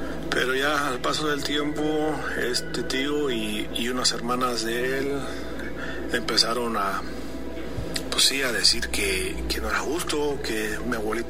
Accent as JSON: {"language": "Spanish", "region": "Michoacán", "country": "Mexico", "moved": "yes", "lives_now": "Iowa, United States", "said": "Sí. Soy del estado de Michoacán, pero ahorita radico en Iowa."}